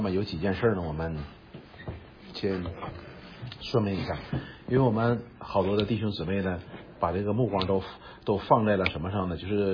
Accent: China; 我们中国人呢管的叫谦虚

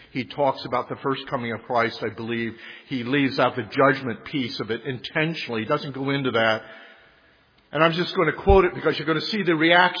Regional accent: Illinois, United States; When we were growing up in Illinois back in the old days, he had a 58 Oldsmobile

